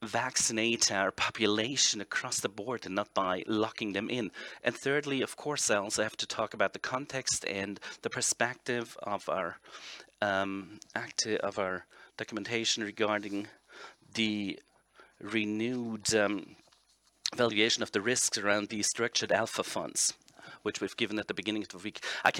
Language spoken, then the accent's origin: English; Cologne, North Rhine-Westphalia, Germany; Myself, I hail from Cologne, 20 minutes away from Euskirchen